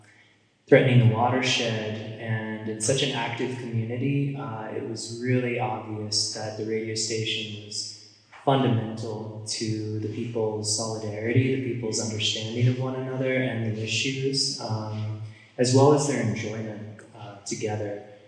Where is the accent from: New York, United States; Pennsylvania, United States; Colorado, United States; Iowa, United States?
Colorado, United States; Carbondale; I grew up in Carbondale with KDNK